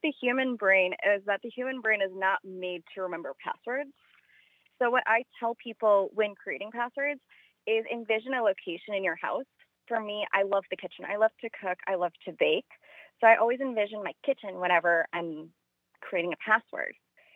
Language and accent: English; Wisconsin, United States; I'm from the Milwaukee area, specifically Waukesha County.